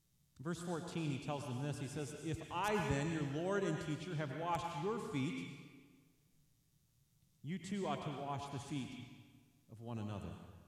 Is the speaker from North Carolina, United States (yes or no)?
no; Illinois, United States; The church I grew up in Illinois, the Brethren Church, we actually had a... certain communions